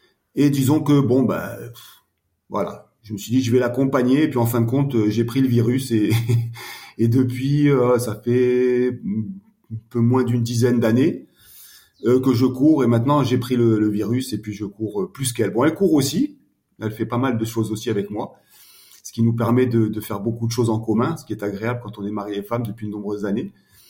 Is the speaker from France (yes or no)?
yes; France; also born or lived in Morocco; Bah parce que en tant que Français, on fait des études dans une école française.